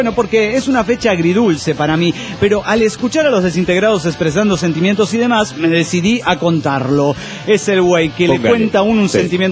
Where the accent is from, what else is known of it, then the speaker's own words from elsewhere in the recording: Cuernavaca, Morelos, Mexico; de Cuernavaca, Morelos, México.